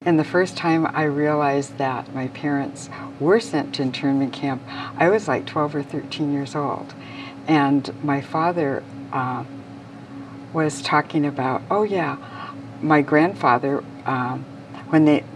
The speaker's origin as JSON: {"language": "English", "town": "Seattle", "region": "Washington", "country": "United States", "tie": "born or raised there", "said": "As a third generation Japanese American, I feel pretty distant growing up outside Seattle in the all-white community I was in."}